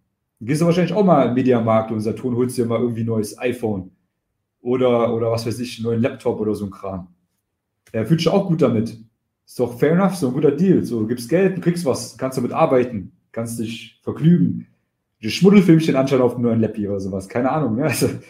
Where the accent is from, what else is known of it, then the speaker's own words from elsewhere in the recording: East Germany, Germany; ich komme aus dem Osten, ne? Aus Ostdeutschland.